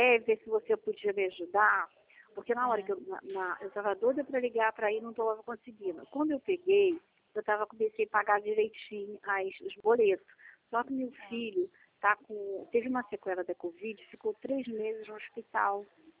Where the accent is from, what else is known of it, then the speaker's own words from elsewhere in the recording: Nova Friburgo, Rio de Janeiro, Brazil; Sim, sou do estado do Rio, Nova Friburgo.